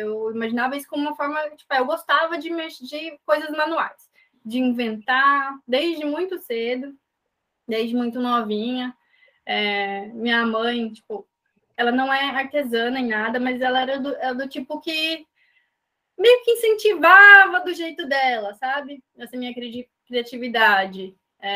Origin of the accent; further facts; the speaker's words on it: Piracicaba, São Paulo, Brazil; now in Cuiabá, Brazil; Sou piracicabana, nasci em Piracicaba, São Paulo, mas já estamos aqui no Mato Grosso já tem muito tempo. Tenho 31 anos